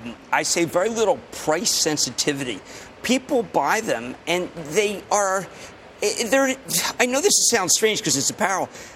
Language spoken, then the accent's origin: English; New Jersey, United States; Let's go to Steve, my home state of New Jersey.